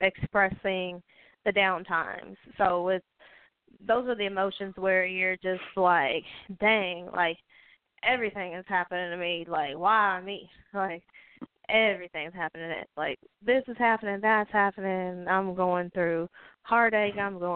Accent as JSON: {"language": "English", "town": "Evansville", "region": "Indiana", "country": "United States", "said": "Yes, that's correct. I'm from Evansville, Indiana."}